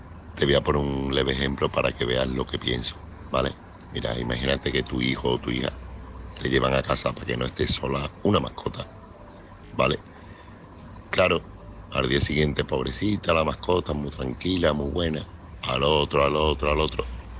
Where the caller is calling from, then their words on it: Seville, Andalusia, Spain; corresponsal de Sevilla.